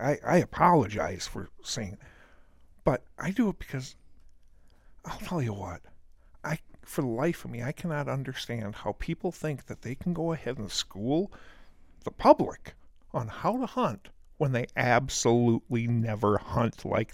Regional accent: Wisconsin, United States; I grew up in Wisconsin, was born and raised in Wisconsin my whole life.

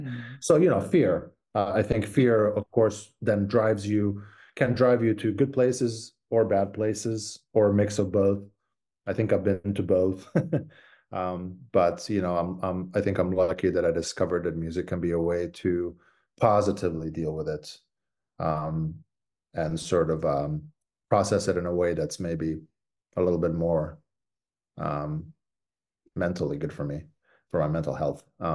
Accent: Mostar, Herzegovina-Neretva Canton, Bosnia & Herzegovina; born there; English is a second language; I was born in Mostar. So the city with the old bridge.

